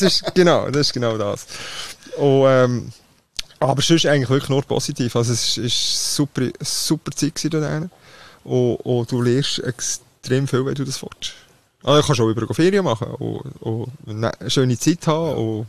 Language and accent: German; Switzerland; Ich komme aus der Schweiz, Mann.